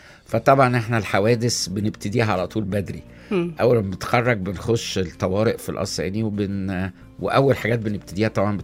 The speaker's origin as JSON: {"language": "Arabic", "region": "England", "country": "United Kingdom", "tie": "born or raised there", "said": "وأنا قضيت طفولتي ابتدائي في إنجلترا."}